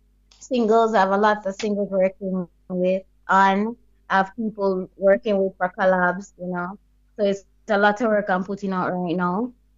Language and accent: English; Saint Thomas Parish, Jamaica; I'm from St. Thomas. I'm from the east side, you know, yeah, where, you know, we have lots of artists coming up from right now.